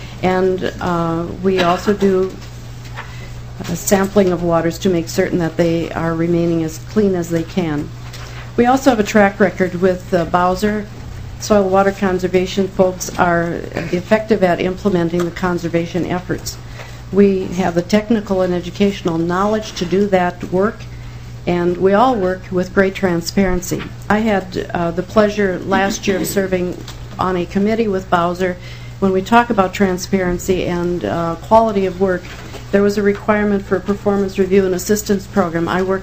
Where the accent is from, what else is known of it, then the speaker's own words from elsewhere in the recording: Olivia, Minnesota, United States; I am from Rendell County, Minnesota, the county seat of Olivia, Minnesota.